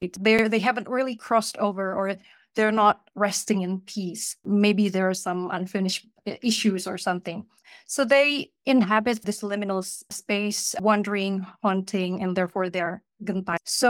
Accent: Indonesia; I grew up in Indonesia, then I received a scholarship to study in the US. I was a PhD student in New York.

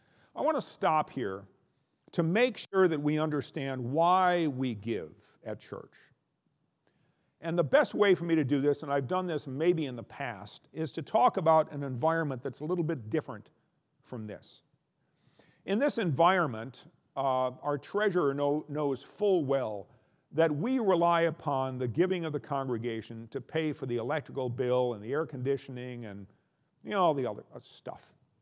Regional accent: North Dakota, United States; I'm from North Dakota where they do, eastern North Dakota.

